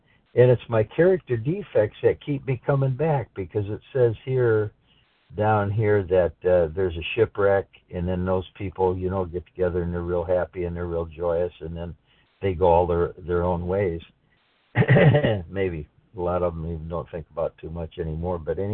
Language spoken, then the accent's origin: English; Florida, United States; I'm part of the regular crowd here and I'm from Florida.